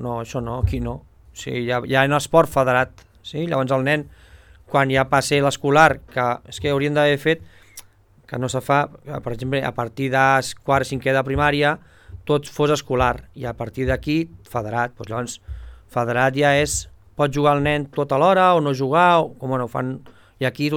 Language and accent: Catalan; Sarral, Catalonia, Spain; jo sóc de Sarral i jo fa, bueno, tinc 47 anys